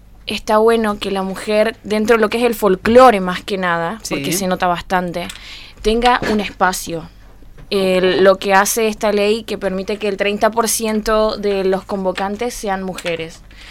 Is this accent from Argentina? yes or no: yes; Tartagal, Salta, Argentina; Nacida, bautizada, comulgada, confirmada y casada en la ciudad de Tartagal.